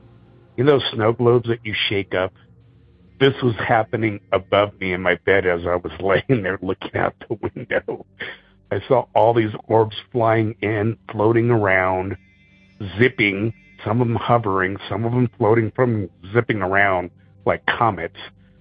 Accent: San Francisco, California, United States; I mean, there was occurrences as a kid growing up in San Francisco.

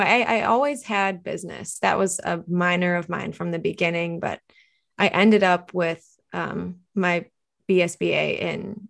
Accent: Chardon, Ohio, United States; So I grew up in Chardon, a little east of Cleveland, probably 45 minutes northeast in the snow belt

